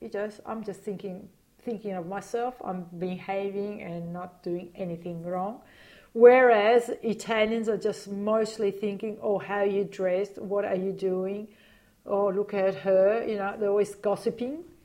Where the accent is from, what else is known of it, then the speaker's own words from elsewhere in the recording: Australia; I'm Aussie. I don't care.